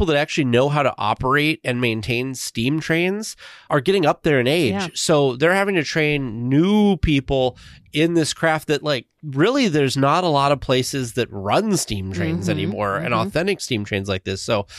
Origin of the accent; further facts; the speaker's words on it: California, United States; moved away as an adult; I grew up in California, I didn't see snow falling until I moved to the Midwest when I was in like my 20s.